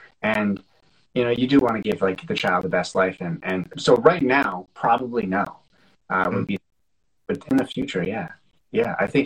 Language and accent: English; Canada; and I'm Canadian, so it's even, like, it's even less.